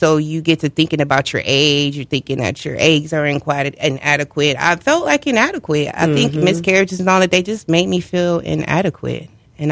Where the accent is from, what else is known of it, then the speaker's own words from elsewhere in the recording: Michigan, United States; now in California, United States; I am originally from Michigan, a transplant here in California.